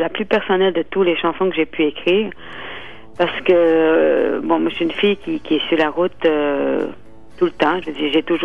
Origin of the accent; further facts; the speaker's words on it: Havre-Saint-Pierre, Quebec, Canada; Moi, je viens d'Havre Saint-Pierre.